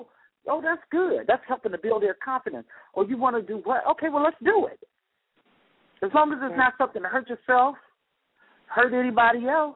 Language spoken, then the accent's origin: English; Oakland, California, United States; Because growing up in Oakland, during the Panther era and all that, I didn't see poor people like that.